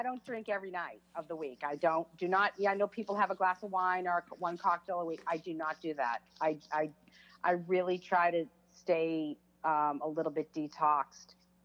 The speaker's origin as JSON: {"language": "English", "town": "Boston", "region": "Massachusetts", "country": "United States", "said": "love, love coming home to Boston. And I love speaking in Boston, partially because everyone understands my accent."}